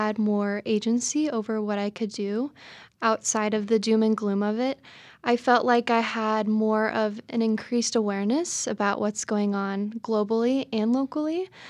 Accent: Reno, Nevada, United States; now in Ashland, United States; Yeah, so I actually grew up in Reno, Nevada. I've been living in Ashland for around 4 years.

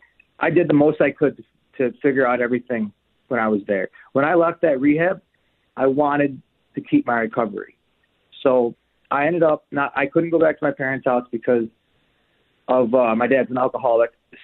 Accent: Syracuse, New York, United States; so I decided to go to Onondaga Community College because I'm from Syracuse.

